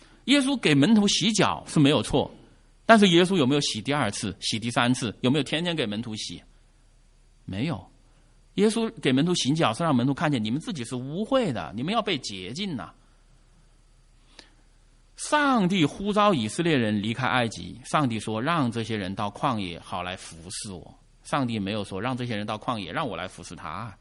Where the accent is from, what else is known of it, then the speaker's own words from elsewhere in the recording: China; 我就来自于一个码头城市，在中国大陆有个所谓的码头文化。